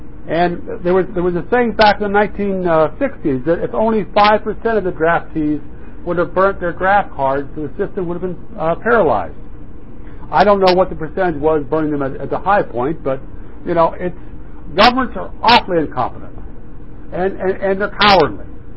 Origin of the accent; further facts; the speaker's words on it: the South, United States; I was raised in the South